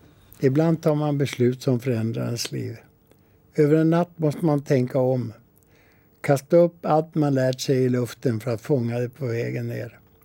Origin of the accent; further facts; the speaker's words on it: Lidingö, Stockholm County, Sweden; born there; Jag föddes på Lidingö, där det första jag kom ihåg är en eldsvåda i grannhuset